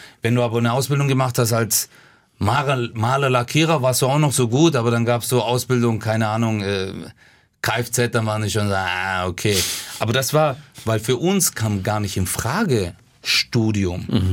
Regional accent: Germany; ich bin ja Deutscher und mein Nachbar war öfter in der Türkei als ich.

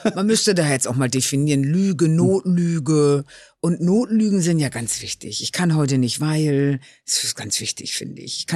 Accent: Cologne, North Rhine-Westphalia, Germany; born there; now in Hamburg, Germany

